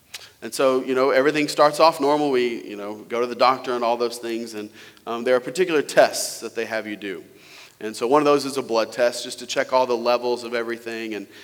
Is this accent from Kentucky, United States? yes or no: yes; Kentucky, United States; I grew up in Eastern Kentucky, and so Nancy grew up here, so we went to Kentucky and after seminary and tried to do ministry and things there, and then ended up moving here to Tennessee.